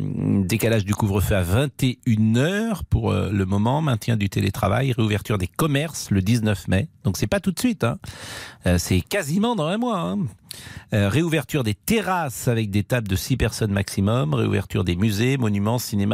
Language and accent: French; France; Mais non, on est des Français, il faut être à fond derrière le PSG, quoi qu'il arrive